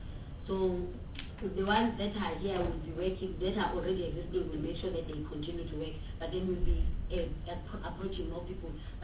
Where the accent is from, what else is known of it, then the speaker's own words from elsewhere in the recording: Kenya; particularly because I'm from Kenya, and I know of two properly functioning youth directorates in the government department.